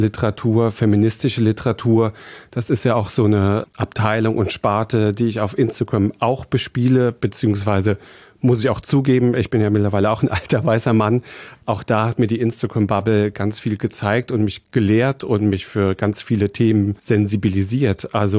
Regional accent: Trier, Rhineland-Palatinate, Germany; ich komme halt aus Trier Nord. Ich war der Erste in meiner Familie, der ein Abitur gemacht hat.

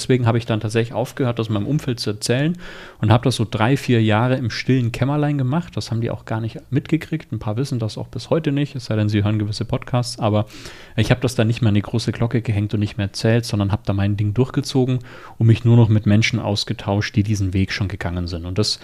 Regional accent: Regensburg, Bavaria, Germany; ich bin auch aus Regensburg

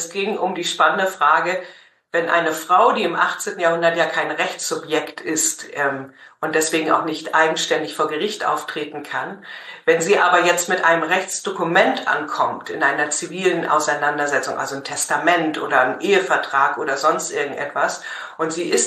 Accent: Hamburg, Germany; born there; Meine Eltern kommen aus Schleswig-Holstein, aber geboren bin ich tatsächlich in Hamburg.

